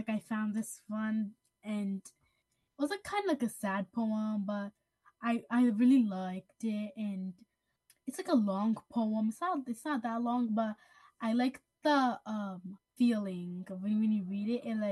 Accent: Hudson, New York, United States; and I'm 10 years old, and I'm also from Hudson.

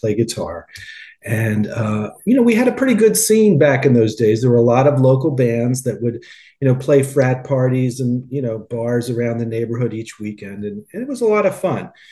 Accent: Philadelphia, Pennsylvania, United States; So I am in Philadelphia. I live in Philly, and I'm from the Philadelphia area.

